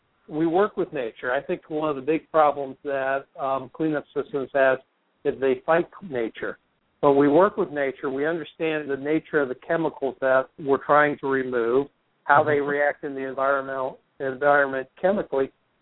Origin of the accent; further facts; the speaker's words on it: Florida, United States; now in South Florida, United States; I'm from North Florida.